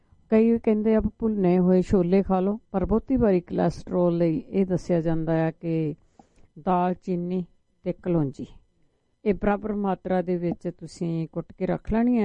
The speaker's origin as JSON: {"language": "Punjabi", "region": "Punjab", "country": "India", "moved": "yes", "said": "ਅਸੀਂ ਜਦੋਂ ਪੰਜਾਬ ਤੋਂ ਆਏ ਹਾਂ ਉੱਥੇ ਭੰਬੋਲਿਆਂ ਦੇ ਬੂਟੇ ਹੁੰਦੇ ਸੀ"}